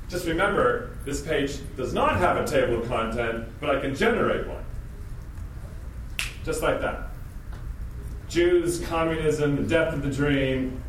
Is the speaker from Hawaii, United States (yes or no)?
no; Boston, Massachusetts, United States; I don't know how to say this in a nice way that doesn't sound arrogant, but I'm from Boston and we're like this.